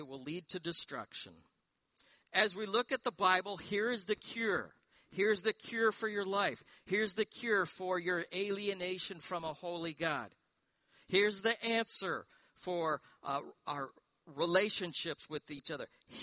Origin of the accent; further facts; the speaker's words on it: Northern United States, United States; accent: northern; Evidently, my northern accent doesn't work down here.